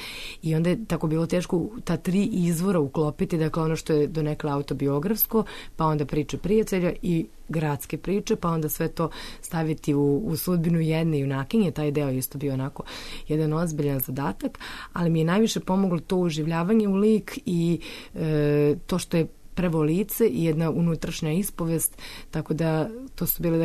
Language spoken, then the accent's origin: Serbian; Belgrade, Serbia; Ja sam inače sa Vukovog spomenika, koji onako isto važi za neki opasan kraj u to vreme